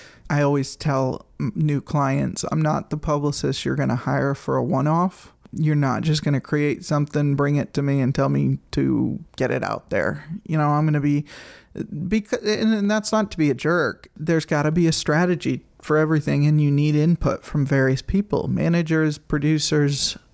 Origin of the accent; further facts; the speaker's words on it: Rhode Island, United States; all I know about him growing up in Rhode Island is